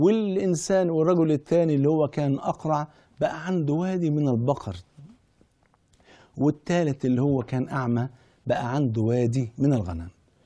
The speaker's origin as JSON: {"language": "Arabic", "country": "Egypt", "said": "زي قروش عندنا في مصر مثلا"}